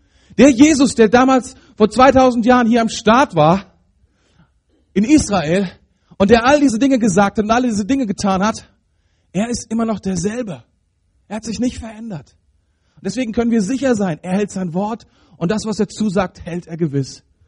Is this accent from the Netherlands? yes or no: no; Germany; Was ist, wir sind ja Deutsche, ne? Und wir sind ja gewohnt daran, immer ein bisschen kritisch zu denken.